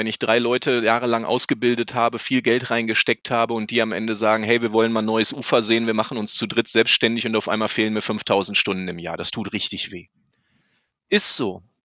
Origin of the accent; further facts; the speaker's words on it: North Rhine-Westphalia, Germany; ich komme ja aus dem Ruhrgebiet, hier gibt es ziemlich viele von Kalles.